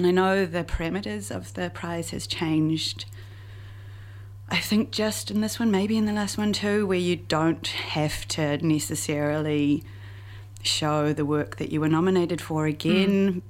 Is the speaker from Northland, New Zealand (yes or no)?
no; Wellington, New Zealand; I'm from Wellington, and Auckland Adam Art Gallery is right above my childhood home.